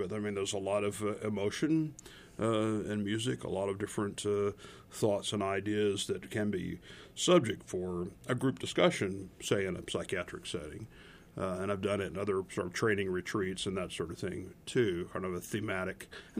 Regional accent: Houston, Texas, United States; I am. I'm from Houstonian.

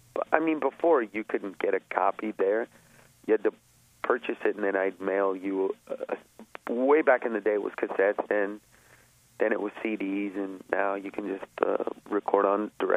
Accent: Los Angeles, California, United States; I know I grew up in Los Angeles, East LA specifically

